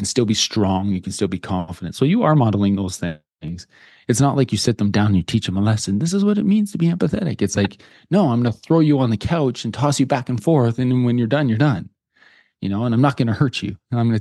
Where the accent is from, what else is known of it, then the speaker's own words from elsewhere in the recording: Calgary, Alberta, Canada; also born or lived in Three Hills; I grew up in Calgary, Alberta, which is a city of about 1.6 million people, big center. And then right before I was 12, my family moved to a small town about an hour and 50 minutes northeast of Calgary.